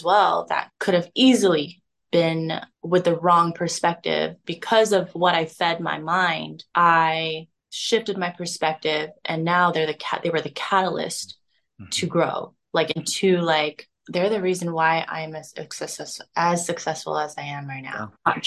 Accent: Philippines; And I'm representing like the island Pacific, like just a more of a diverse demographic, being a Filipino. There's not a lot of Filipinos in the industry, but I'm seeing it grow and it's amazing.

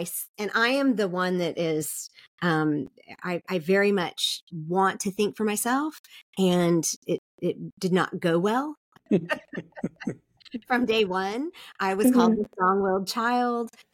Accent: Seoul, South Korea; I grew up in Seoul, and we would go down to the beach on

